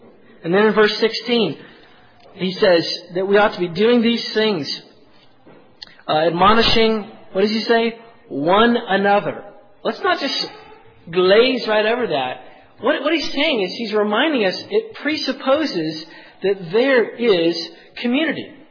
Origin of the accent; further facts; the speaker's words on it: the South, United States; Where I grew up in the South, y'all couldn't tell that already.